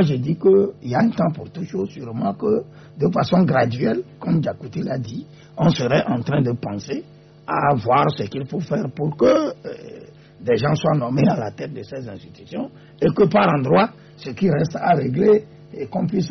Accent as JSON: {"language": "French", "country": "Togo", "said": "chez nous, au Togo"}